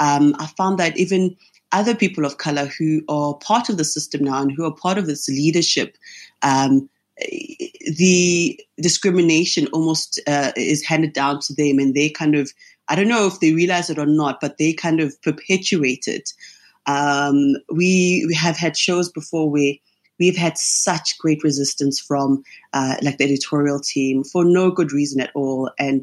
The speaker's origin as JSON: {"language": "English", "country": "South Africa", "said": "So with just being just South African and some of the race issues we have here"}